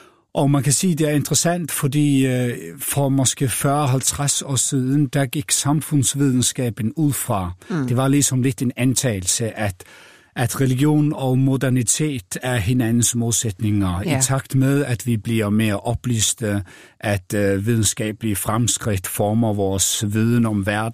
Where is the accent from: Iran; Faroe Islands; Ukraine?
Faroe Islands; Jeg er født og opvokset på Færøerne.